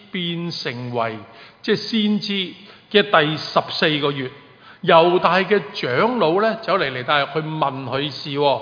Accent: China; 其实我们中国人较为熟悉一点的，中國嗰啲傳統嗰啲民間故事咧

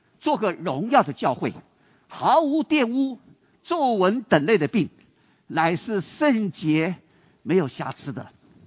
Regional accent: China; 我们中国人在这个是唐朝吗？

